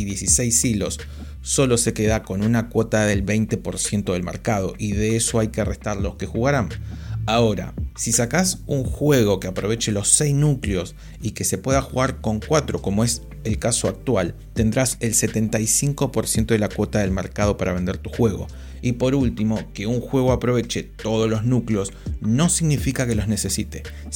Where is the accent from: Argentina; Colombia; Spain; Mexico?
Argentina; Algunos todavía en mi país, Argentina, por graves problemas económicos que existen desde hace años, buscan la serie 4000 de Intel